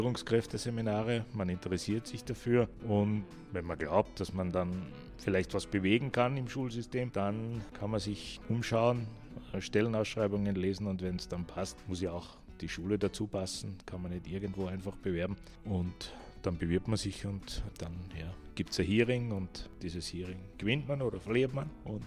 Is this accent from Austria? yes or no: yes; Salzburg, Austria; aber ich komme aus Salzburg und wir haben in Salzburg, in der Stadt Salzburg, eine Wohnung gehabt.